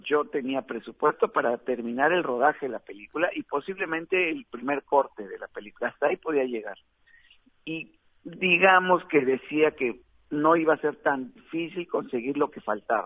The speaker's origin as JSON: {"language": "Spanish", "country": "Mexico", "accent": "Mexican", "lives_now": "Salto, Uruguay", "said": "yo tengo 15 años viviendo en Uruguay y 13 viviendo en Salto. Entonces, aunque mi acento sigue siendo el mexicano, pues yo ya me siento salteño"}